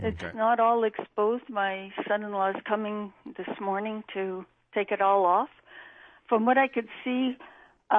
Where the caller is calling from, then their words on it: Dorval, Quebec, Canada